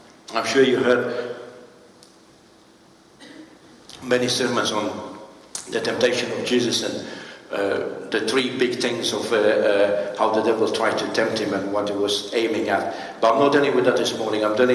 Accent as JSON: {"language": "English", "town": "Timișoara", "region": "Timiș County", "country": "Romania", "tie": "born or raised there", "said": "Timișoara, I went with a view, with other Christian young people from my church at that time, from my hometown, to be baptized."}